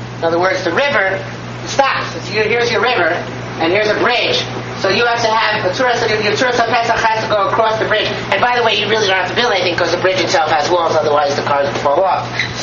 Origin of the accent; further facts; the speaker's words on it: New York, United States; I'm from New York, I know all these things.